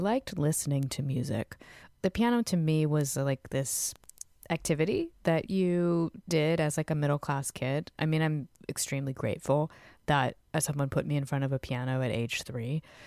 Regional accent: Fredericksburg, Virginia, United States; Yeah, I grew up in Virginia, a town called Fredericksburg, which has a college in it and is, you know, an hour from D.C. and an hour from Richmond.

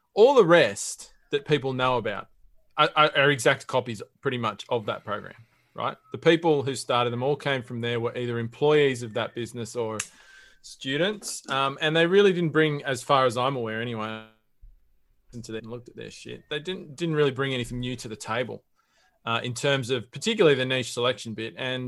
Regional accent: England, United Kingdom; I'm actually English. I'm English, mate.

